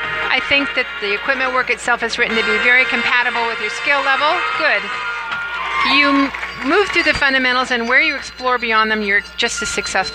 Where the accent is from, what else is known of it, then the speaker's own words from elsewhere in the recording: San Diego, California, United States; I'm here today from San Diego, California to be with you in the caption of Color Guard.